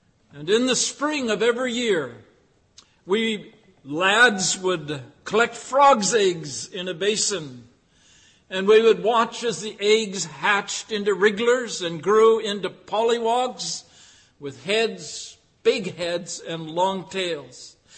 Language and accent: English; Dryden, Ontario, Canada; For your information, I was born and raised in Dryden, Ontario.